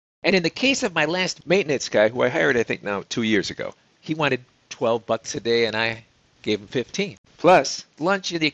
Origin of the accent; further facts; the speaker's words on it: California, United States; Now, I'm from California, Johnny